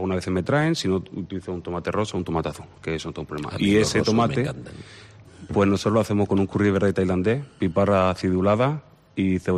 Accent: Region of Murcia, Spain; Somos de Murcia, por lo cual también tenemos que tener hacer en otro guiño a nuestra región.

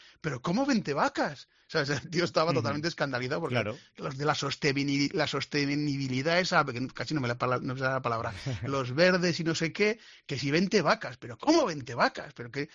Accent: Azagra, Navarre, Spain; que yo, que nací en el año 72, me acuerdo de mi pueblo, de Azagra, de ver gente pobre

